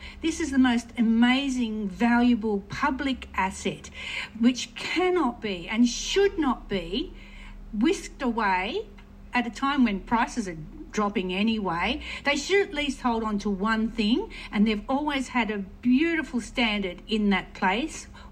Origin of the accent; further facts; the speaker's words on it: Port Kembla, New South Wales, Australia; I've been born and bred here, Lindsay. I was born in Wollongong Hospital, grew up my first 10 years in Port Kembla, in a multicultural, still working place.